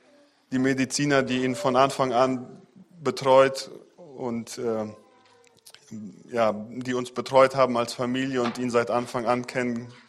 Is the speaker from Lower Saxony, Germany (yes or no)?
no; Hüllhorst, North Rhine-Westphalia, Germany; wir kommen aus Hüllhorst, aus der Gemeinde.